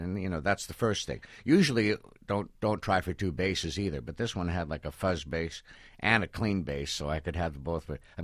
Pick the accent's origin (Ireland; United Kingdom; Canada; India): Canada; I'm from Canada.